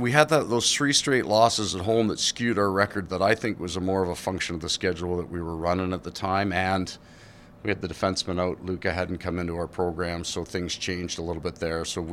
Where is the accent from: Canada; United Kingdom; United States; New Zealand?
Canada; I grew up in Canada. It's a little bit of a version of Sault Ste. Marie. My wife's from Windsor.